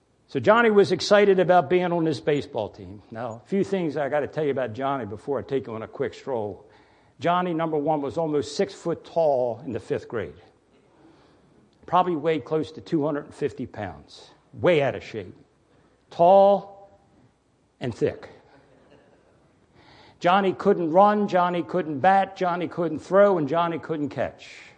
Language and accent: English; Baltimore, Maryland, United States; Everybody here that's been coming knows I'm from Baltimore. I've talked about it enough. Well, as a kid in Baltimore City, the year is 1958.